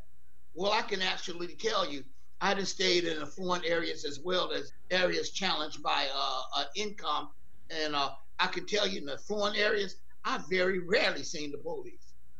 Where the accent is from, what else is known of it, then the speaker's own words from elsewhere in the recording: Menlo Park, California, United States; also born or lived in East Palo Alto; And I grew up in Menlo Park and East Palo Alto before Facebook got here.